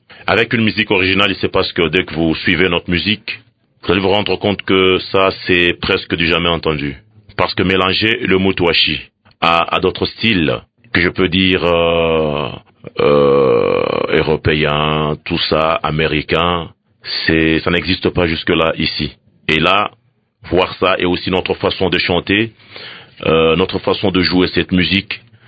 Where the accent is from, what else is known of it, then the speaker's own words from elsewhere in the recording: Kasaï, DR Congo; moi je suis du Kasaï.